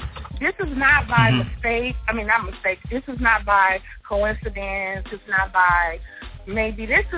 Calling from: St. Louis, Missouri, United States; I'm calling from St. Louis.

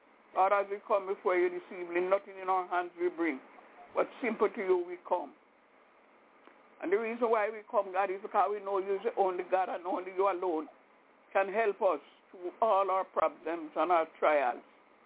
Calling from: Albany, New York, United States; I'm calling from Albany, New York.

